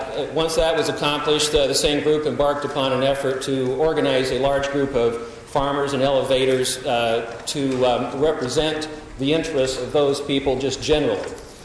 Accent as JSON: {"language": "English", "town": "Omaha", "region": "Nebraska", "country": "United States", "said": "I am an attorney from Omaha with the Coley Jessen Law Firm."}